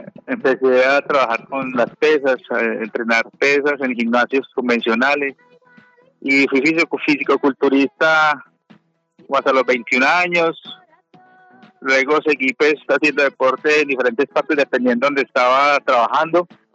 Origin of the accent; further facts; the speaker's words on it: Armenia, Quindío, Colombia; moved away as an adult; now in Pereira, Colombia; Hace 10 años me vine de Armenia para acá, para Pereira, a trabajar.